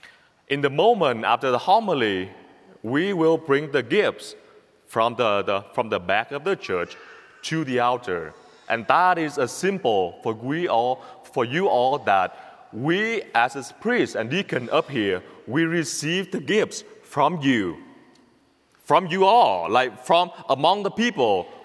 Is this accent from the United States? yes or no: no; Vietnam; accent: Vietnamese; English is a second language; I just know that my accent can be an advantage for you all